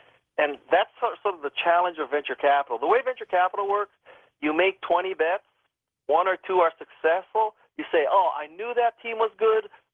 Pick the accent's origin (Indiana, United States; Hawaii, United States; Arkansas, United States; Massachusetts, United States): Hawaii, United States; So I'm from Hawaii.